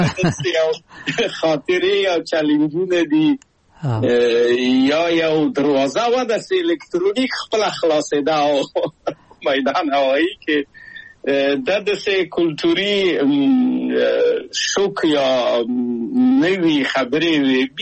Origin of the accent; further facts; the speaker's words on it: Kabul, Afghanistan; moved away as an adult; موږ په کابل په یو کلي کې تقریبا چې اوسېدو